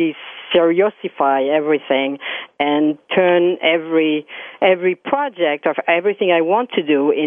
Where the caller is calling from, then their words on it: Jersey City, New Jersey, United States; I am calling from Jersey City, New Jersey.